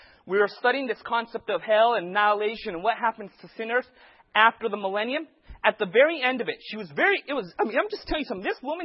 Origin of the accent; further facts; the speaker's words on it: Modesto, California, United States; Well, I'm from Modesto, right?